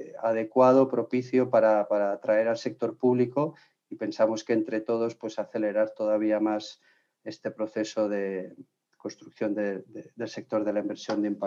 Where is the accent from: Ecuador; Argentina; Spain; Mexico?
Spain; Nosotros como país, como ecosistema español, no formábamos parte de esa plataforma